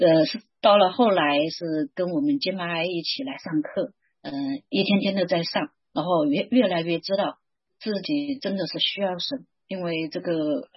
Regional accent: China; 很小我们大陆这边的1分钱2分钱我们都攒在一个存钱罐里面

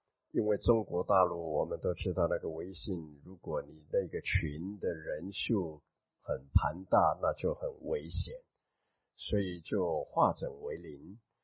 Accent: Taiwan; 虽然我们台湾人家说台湾好小好小，那其实南部跑到北部，北部跑到南部还是有距离的

